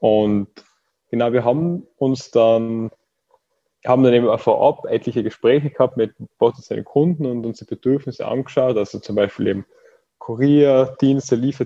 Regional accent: Austria; Ich bin aus Österreich und studiere in Graz

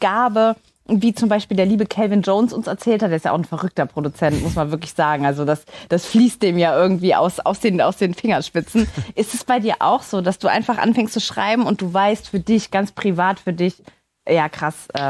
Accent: Saarland, Germany; in meinem Heimatland, in meinem Heimatbundesland, dem Saarland, habe ich den Song zum ersten Mal gehört

